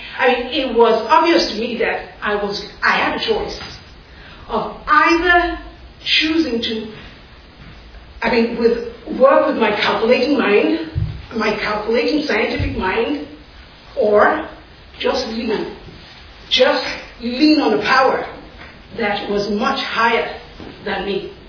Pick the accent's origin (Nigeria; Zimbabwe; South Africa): Nigeria; moved away as an adult; now in United States; I'm African, I'm from Nigeria.